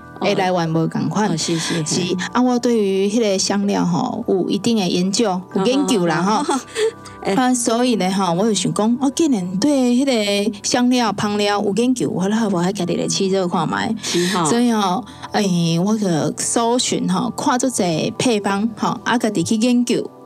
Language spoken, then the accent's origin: Chinese; Taiwan; 可是我们台湾人很多人也不要出国啊